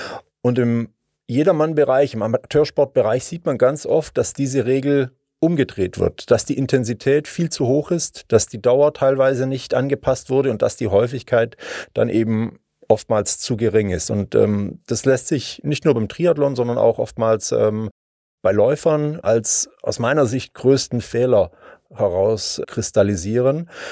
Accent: Mengen, Baden-Württemberg, Germany; war 6 Wochen später dann in meiner Heimat in Mengen selbst am Start. Als 12-Jähriger mit einer Sondergenehmigung.

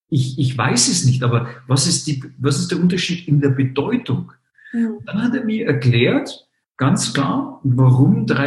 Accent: Munich, Bavaria, Germany; born there; und ich bin in München geboren, ich gebe es zu. Also bin gebürtiger Münchner, geborener Münchner.

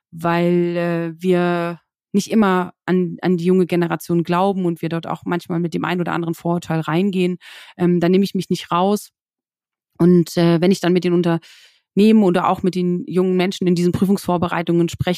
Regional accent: Lusatia, Germany; Ich habe schon am Anfang gesagt, ich komme aus der Lausitz und es ist immer so ein bisschen auch nach Hause kommen

